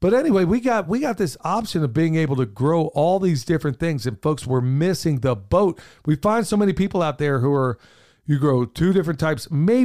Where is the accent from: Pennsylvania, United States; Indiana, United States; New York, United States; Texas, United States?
Pennsylvania, United States; growing up in Pennsylvania at the time